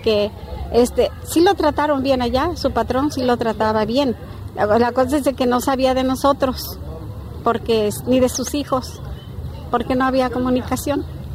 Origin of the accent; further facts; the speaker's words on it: Morelos, Mexico; No me llegaban las cartas ni de porque somos de Morelos.